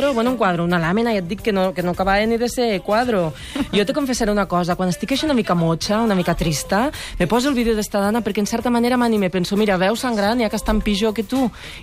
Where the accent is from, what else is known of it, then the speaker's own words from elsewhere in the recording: Flix, Catalonia, Spain; tothom digui el nom del meu poble, que és Flix.